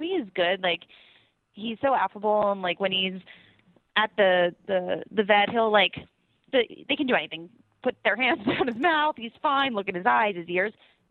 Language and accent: English; New Jersey, United States; now in Los Angeles, United States; I grew up in Jersey and remember white Christmases.